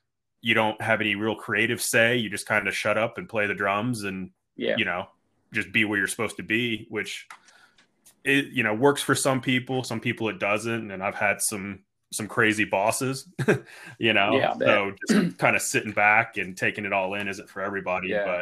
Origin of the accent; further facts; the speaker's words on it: Ohio, United States; moved away as an adult; now in Los Angeles, United States; I was originally from Ohio, which is just kind of a Midwest, you know, place in the middle of the US, and then got a chance to move to LA and join a touring band.